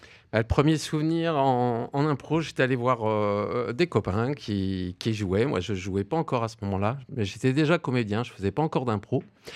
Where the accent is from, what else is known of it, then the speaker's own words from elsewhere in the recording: Lille, Hauts-de-France, France; Alors ça, c'était dans le Nord, parce que moi, je suis originaire de Lille et j'ai démarré l'impro à Lille